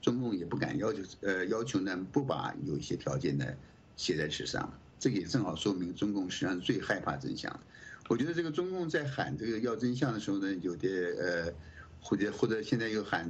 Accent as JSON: {"language": "Chinese", "country": "China", "moved": "as an adult", "lives_now": "United States", "said": "像我们很多我们这些从大陆出来到美国留学的人"}